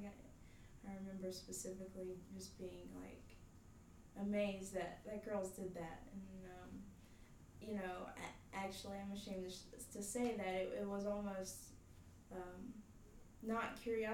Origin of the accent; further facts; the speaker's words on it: North Carolina, United States; also born or lived in Surry County; I'm 20, almost 21, and I was born in Surrey County, but grew up in Wells County, and I now live in Watauga.